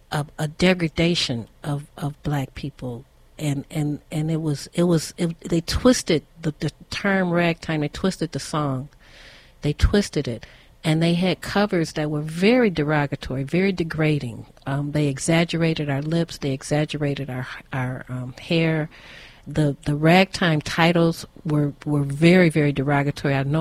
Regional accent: United States; But I was just so shocked because I'm from America.

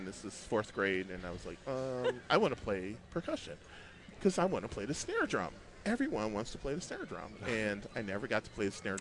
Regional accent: Hamtramck, Michigan, United States; So, like I said, I grew up in Hamtramck

